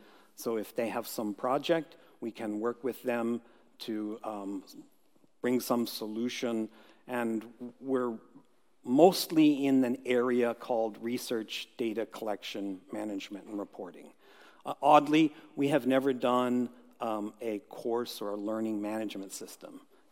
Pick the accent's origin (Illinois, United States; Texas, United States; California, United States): California, United States; I'm from California. We have no accent in California. It's a standard English.